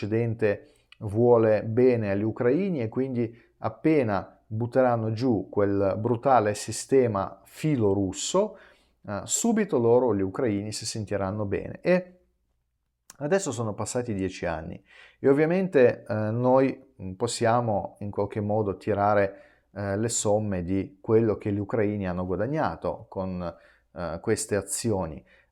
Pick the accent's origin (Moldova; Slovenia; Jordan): Moldova; Transnistria; Italian is a second language; now in Italy; io sono russo dalla Transnistria, che fa parte di quello che una volta si chiamava la Repubblica Socialista Moldava, è un casino di situazioni, però comunque la mia etnia è sempre russa.